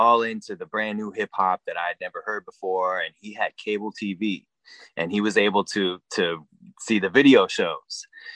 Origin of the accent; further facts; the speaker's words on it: Iowa City, Iowa, United States; In my hometown, yeah. I literally moved across town.